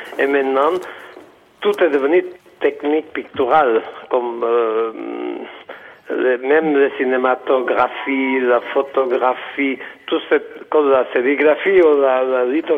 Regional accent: Balearic Islands, Spain; Je suis de Majorque, de Majorque.

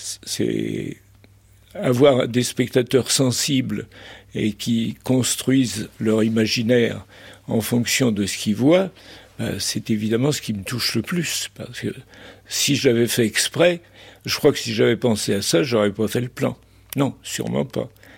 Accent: Brittany, France; quand on est un petit breton, oui, on dirait, arrière-petit-fils de fermier et de paysan vannetais

